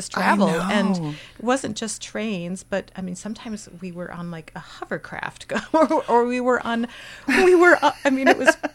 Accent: St. Louis Park, Minnesota, United States; now in Faribault, United States; I am a transplant from St. Louis Park, Minneapolis, and a year ago bought a house in Faribault

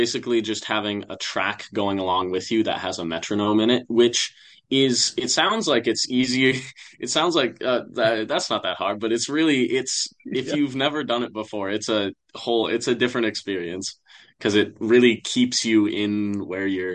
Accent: Northfield, Minnesota, United States; We're all from Northfield.

